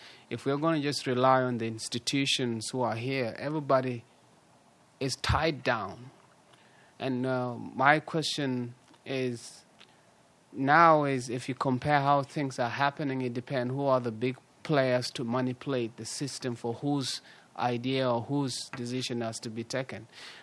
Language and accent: English; South Sudan; So I come from South Sudan, and my childhood was torn by war in the beginning.